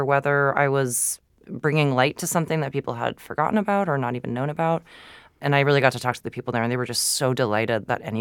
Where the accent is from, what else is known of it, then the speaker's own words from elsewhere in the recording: Georgia, United States; You know, I'm half Japanese. I grew up in Georgia. I went to a Japanese school, you know, when I was in Georgia.